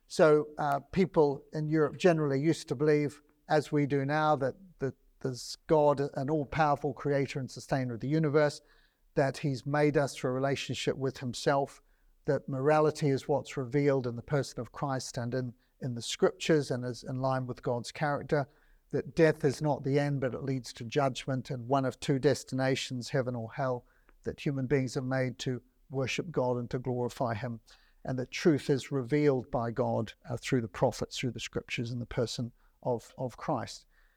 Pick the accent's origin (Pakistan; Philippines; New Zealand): New Zealand; moved away as an adult; now in United Kingdom; of my background, I come from New Zealand originally.